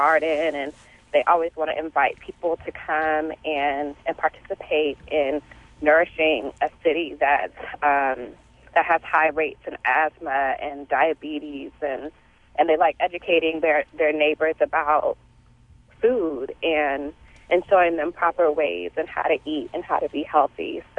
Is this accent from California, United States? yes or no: yes; East Palo Alto, California, United States; I am from California, from a town called East Palo Alto. It's about 30 minutes south of San Francisco and Oakland.